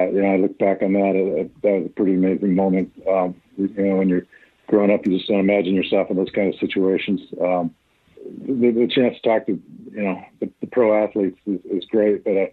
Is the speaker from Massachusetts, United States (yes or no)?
no; Bothell, Washington, United States; Well, I grew up in Bothell. I went to Bothell High School